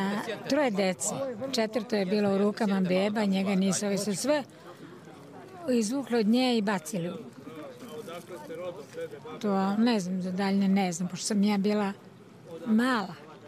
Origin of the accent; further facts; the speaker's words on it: Slavonia, Croatia; born there; Ja sam rođena u Slavoniji.